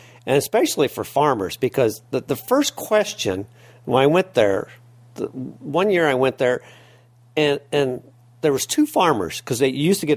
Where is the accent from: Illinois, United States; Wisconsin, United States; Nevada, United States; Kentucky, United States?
Illinois, United States; And I say, hello … from such and such, and I'm a farmer from Illinois.